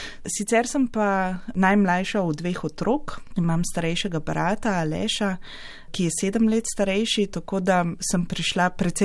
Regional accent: Ljubljana, Central Slovenia, Slovenia; Sem rojena Ljubljančanka, prihajam iz Rožne doline, kjer sem tudi živela do svojega 26. 27. leta. In na ta konec me v bistvu vežejo vse moje rodbinske povezave. Prihajam iz stare viške družine, ki se je sem preselila, ko se je gradila južna železnica.

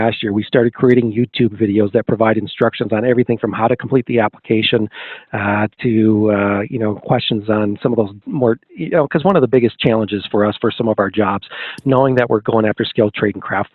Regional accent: Michigan, United States; very low humidity, which means very few mosquitoes, which I love growing up in Michigan.

